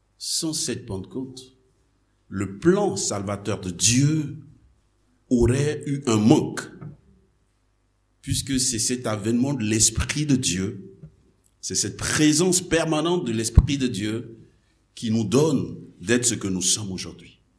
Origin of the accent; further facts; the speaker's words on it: Côte d’Ivoire; l'entend en Yakuba de chez moi en Côte d'Ivoire